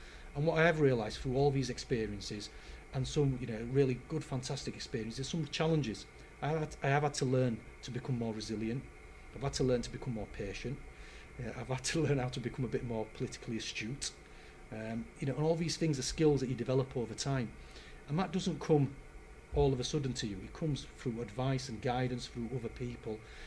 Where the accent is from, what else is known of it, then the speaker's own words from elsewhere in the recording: Bradford, Yorkshire and the Humber, United Kingdom; when I grew up in Bradford, the community that I was brought up in was actually very diverse.